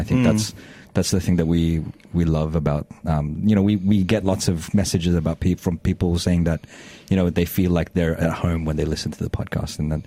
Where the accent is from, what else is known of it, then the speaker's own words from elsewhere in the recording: Australia; when we grew up here in Australia, we're not quite Australian. But if we go back to the Philippines, we're not quite Filipino because we're, you know, we're foreign to things.